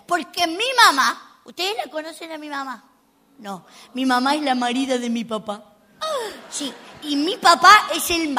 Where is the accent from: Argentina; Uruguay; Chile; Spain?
Argentina; No sé cómo es aquí, pero en Argentina, de donde yo vengo, las bodas